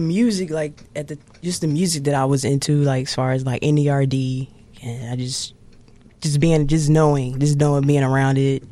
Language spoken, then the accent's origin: English; Chicago, Illinois, United States; Yeah, I grew up South Side, Chicago, more like South Shore. That's pretty much where I was at, 72nd and Oldsby, to be exact.